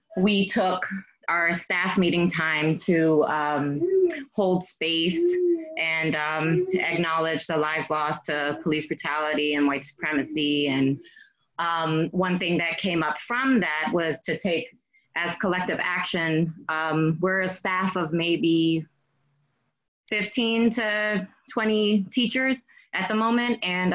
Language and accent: English; Washington, District of Columbia, United States; I'm from Washington, D.C.